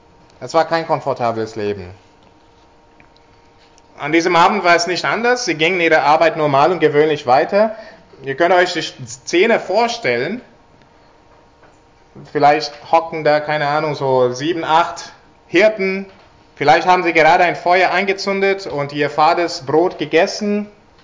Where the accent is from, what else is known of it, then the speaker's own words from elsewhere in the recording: India; Als ich klein war und in Indien gelebt habe, also ich bin in Indien aufgewachsen